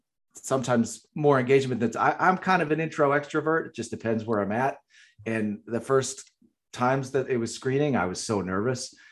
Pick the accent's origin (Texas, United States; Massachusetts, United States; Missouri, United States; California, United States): Massachusetts, United States; Boston; it was literally in the last screening in my hometown of Boston